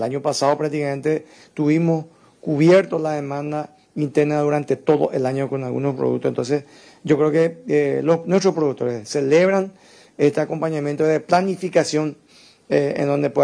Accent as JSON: {"language": "Spanish", "country": "Paraguay", "said": "nosotros como paraguayos tenemos que estar trabajando"}